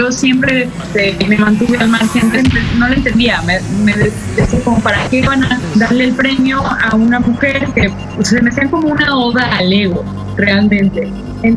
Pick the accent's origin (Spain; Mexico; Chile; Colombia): Mexico; Creo que es un orgullo como mexicanos haber alcanzado por primera vez ese título.